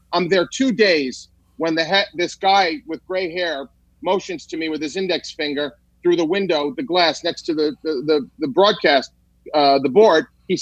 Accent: New York, United States; I wanted to be Marv Albert because I grew up in New York.

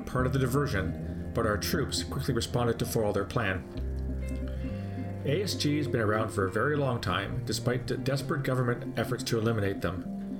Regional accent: Canada; As a Canadian

